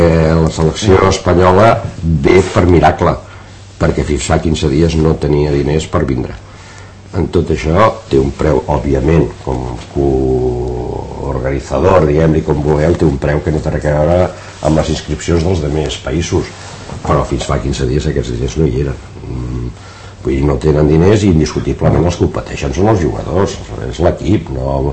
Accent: Terrassa, Catalonia, Spain; som de Terrassa

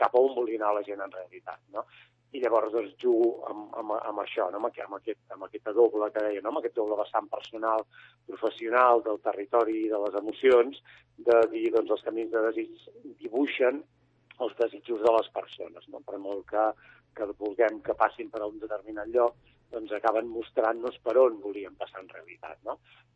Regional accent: Reus, Catalonia, Spain; jo soc nascut a Reus i per tant, la meva terra és el sud, no? És cap on és on m'aspira molt, no? Per tot, perquè és una terra que és on hi vaig néixer, hi vaig créixer i m'hi sento molt identificat, hi vaig molt sovint.

